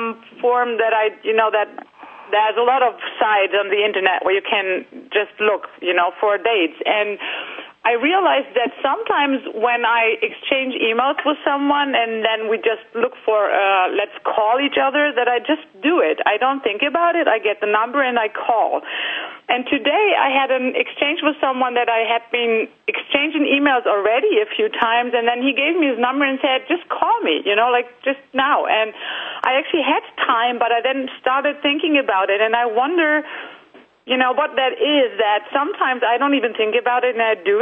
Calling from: Hamburg, Germany; English is a second language; Yes, I'm in Hamburg.

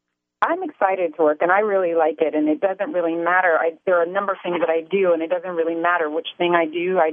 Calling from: Yonkers, New York, United States; I'm calling from Yonkers, New York.

